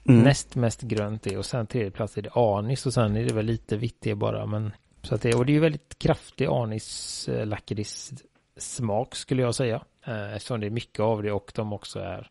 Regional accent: Västra Götaland County, Sweden; accent: Gothenburg; Men den har väl landat på göteborgska. Ja. Det skulle jag väl, de flesta som inte bor i Göteborg, säga att jag har en göteborgsk dialekt.

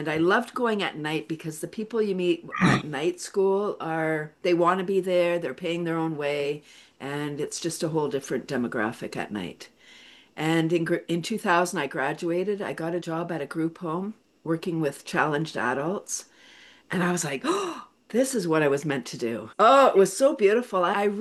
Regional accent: Toronto, Ontario, Canada; I'm in Canada, located in north of Toronto, but I'm from Toronto.

